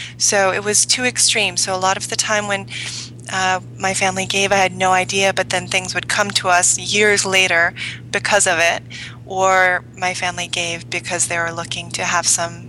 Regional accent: Japan; English is a second language; So growing up in Japan, if my family gave, it was either done where we had no idea it happened

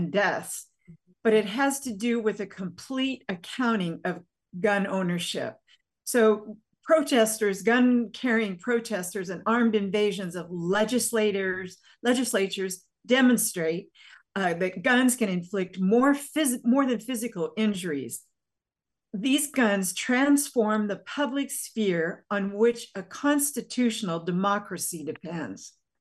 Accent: Nebraska, United States; I remember in, you know, growing up in Western Nebraska, seeing pickup trucks with gun racks in the back window.

